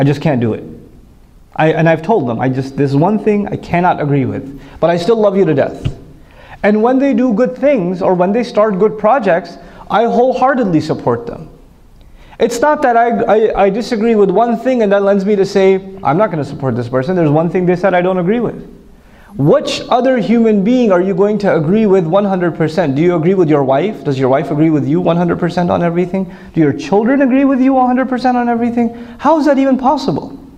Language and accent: English; New York, United States; I'm from New York, after all.